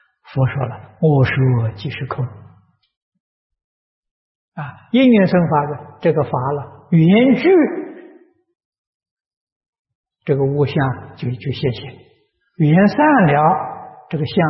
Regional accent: China; 印度人开悟的比我们中国人多的太多了啊

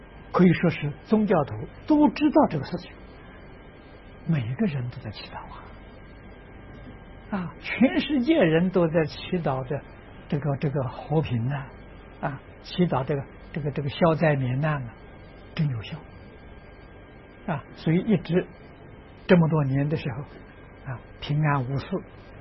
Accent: Tangchi, Anhui, China; 我们在汤池小镇呢做这个实验，这是我的家乡

